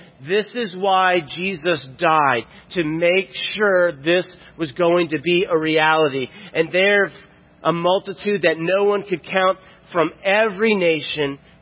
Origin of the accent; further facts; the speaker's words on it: Florida, United States; I'm from Florida. We go to Florida just about every year to see family and friends.